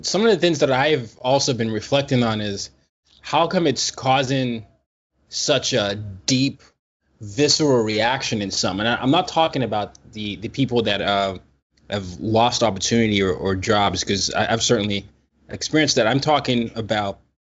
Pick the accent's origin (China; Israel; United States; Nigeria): Nigeria; I'm Nigerian, and spending time in different parts of the world, you get to see how different people approach freedom.